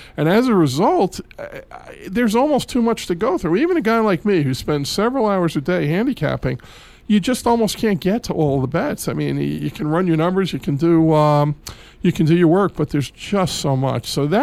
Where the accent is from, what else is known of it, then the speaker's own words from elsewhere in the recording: New York, United States; It's no different than the corner store, the corner candy store that I grew up with in New York